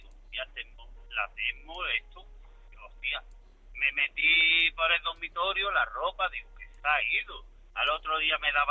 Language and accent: Spanish; Granada, Andalusia, Spain; pues yo soy de Granada.